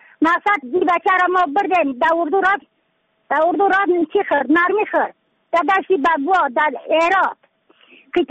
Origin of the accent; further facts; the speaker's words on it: Badakhshan, Afghanistan; از بدخشان هستم، مرکز بدخشان، ولسوالی اتکل پایان، قیره وینگ.